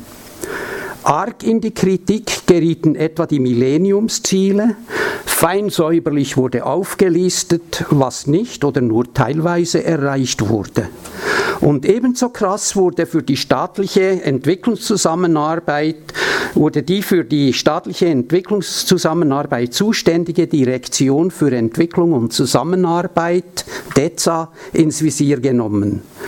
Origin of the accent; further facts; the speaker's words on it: Switzerland; dass ich als Schweizer an dieser Veranstaltung hier teilnehmen darf.